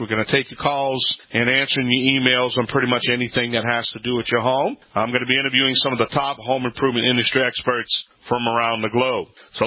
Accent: Louisiana, United States; Hello, everyone.

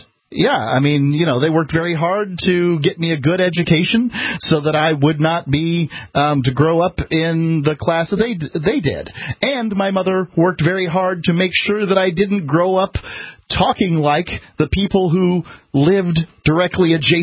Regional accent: Florida, United States; born there; I'm a redneck. I was born out in East Manatee

